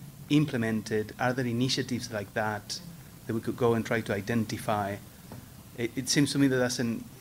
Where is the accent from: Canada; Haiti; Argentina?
Argentina; I'm originally from Argentina